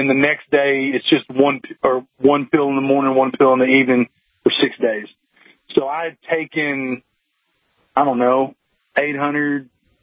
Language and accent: English; Arkansas, United States; yeah, man, I'm from Arkansas. We eat barbecue